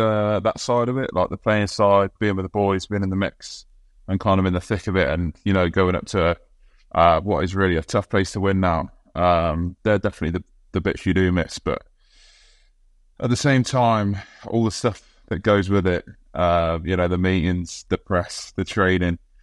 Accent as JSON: {"language": "English", "region": "England", "country": "United Kingdom", "said": "as an Englishman"}